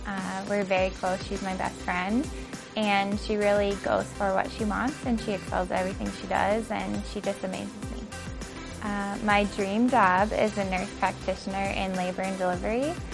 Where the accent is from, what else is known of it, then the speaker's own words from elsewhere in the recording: Rochester, Minnesota, United States; This will be my second year with the MVC and I'm from Rochester, Minnesota.